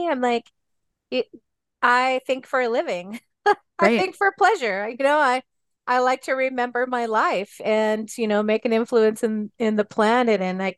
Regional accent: California, United States; also born or lived in Seattle; So when I moved from Seattle after my diagnosis back down to California, where I was born and raised, I started writing in Bike MS Bay to Bay.

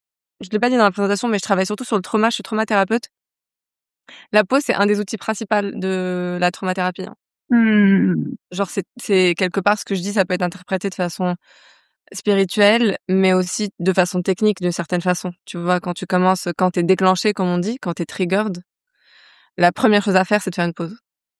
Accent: Morocco; je suis marocaine, je suis au Maroc d'ailleurs, et Shama aussi. On est toutes les deux dans la même ville.

